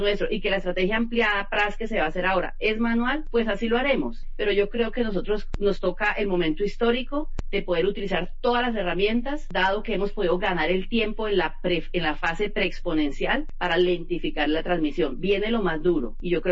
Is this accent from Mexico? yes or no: no; Colombia; Lamentaría yo, como colombiana